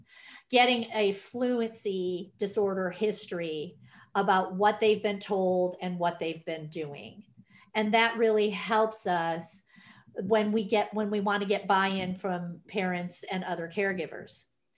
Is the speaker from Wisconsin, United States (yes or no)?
no; Illinois, United States; now in Dallas, United States; Oh, I'm here in Dallas, Texas area. I grew up in Illinois and then married a Texan. So here I am in Texas.